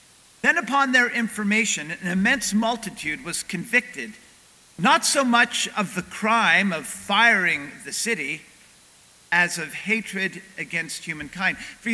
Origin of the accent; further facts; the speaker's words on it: Montreal, Quebec, Canada; I'm originally from Montreal, where that team used to be, because they used to be the Montreal Expos